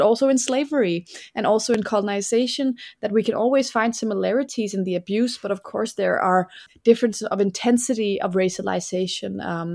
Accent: Denmark; I come from Denmark where there are 4 pigs for every person.

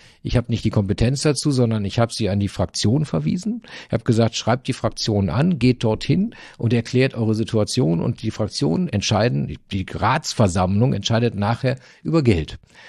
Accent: North Rhine-Westphalia, Germany; ich bin ja ein Kind des Ruhrgebiets

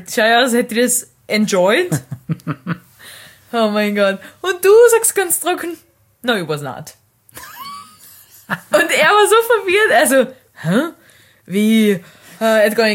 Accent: Carinthia, Austria; Ich bin Kärntnerin.

